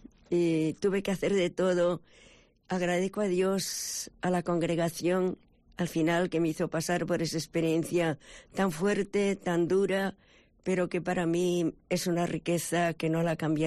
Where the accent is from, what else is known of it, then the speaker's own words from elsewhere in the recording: Galicia, Spain; now in Paraguay; Sí, soy gallega.